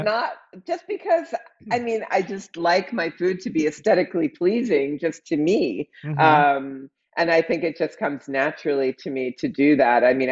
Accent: Pennsylvania, United States; Outside of Philadelphia.

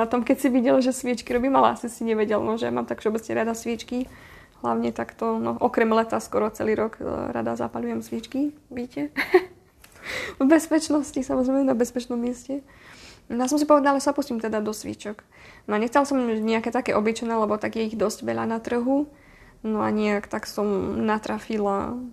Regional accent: eastern Slovakia, Slovakia; to u nás na východe je taký zvyk

